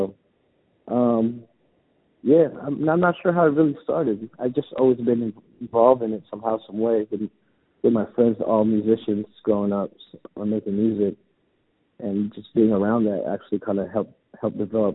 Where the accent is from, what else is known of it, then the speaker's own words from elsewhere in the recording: Los Angeles, California, United States; I grew up in East Hollywood slash like Silver Lake. It was special because it was a melting pot for a lot of things.